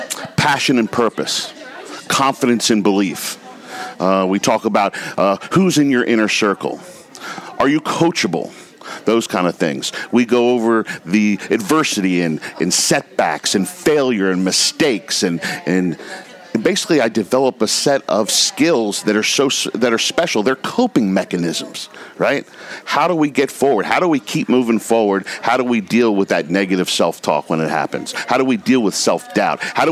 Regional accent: Baltimore, Maryland, United States; So I grew up in Northwood.

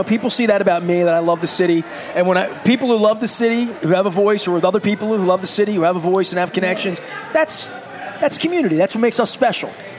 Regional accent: Dundalk, Maryland, United States; See, crispy to me, I'm from Dundalk, is fried.

